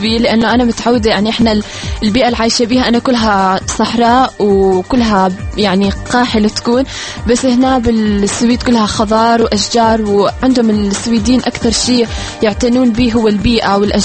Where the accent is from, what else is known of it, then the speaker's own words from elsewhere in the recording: Iraq; accent: partly Jordanian; now in Jordan; أنا عراقية بس أحكي أردني شوية لأنه عايشة 13 سنة بالأردن.